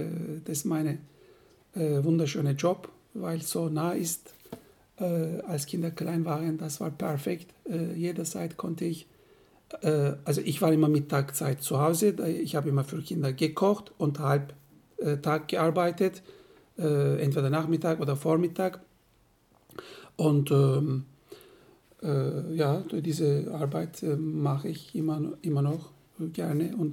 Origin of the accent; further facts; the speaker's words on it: Turkey; moved away as an adult; now in Germany; ich komme aus der Türkei. 2001 sind wir nach Deutschland eingewandert mit meiner Frau.